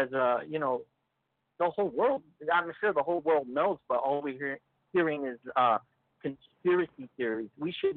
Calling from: San Antonio, Texas, United States; I'm calling from San Antonio, Texas.

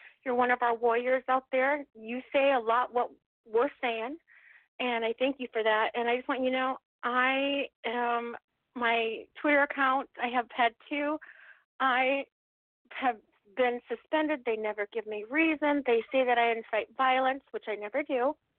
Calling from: Michigan, United States; from Michigan.

